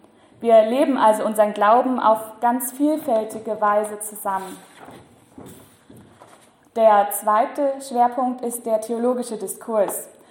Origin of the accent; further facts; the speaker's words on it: Brandenburg, Germany; ich studiere im 10. Semester Evangelische Theologie in Leipzig. Eigentlich komme ich auch gar nicht aus Sachsen, das hört man vielleicht auch, sondern aus einer ganz kleinen Stadt im Süden von Brandenburg.